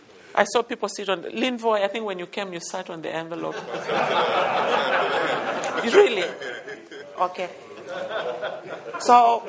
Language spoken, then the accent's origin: English; Kenya; When I was growing up in Africa, I did not know what sport was, apart from the, you know, the able body runner. You know, Kenya is famous for, you know, for sprinters. And then now we are also famous for